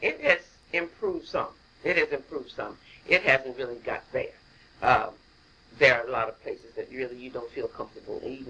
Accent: Gravel Hill, United States; also born or lived in Philadelphia; I was born in Philadelphia, and because my parents were living there at the time. And we didn't stay in Philadelphia long. They said they moved back here on Gravel Hill right after I was born. So Gravel Hill's all I've known.

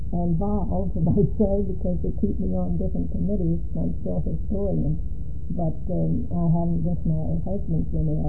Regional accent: Magnolia, United States; I really have been interested in keeping Magnolia because it's my hometown

